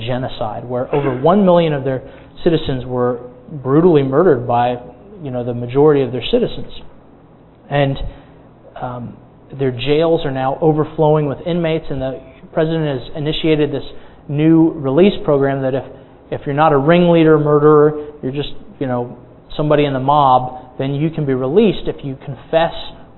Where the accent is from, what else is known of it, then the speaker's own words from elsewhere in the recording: Ponte Vedra, Florida, United States; my hometown, Ponte Vedra, which is a beach resort community.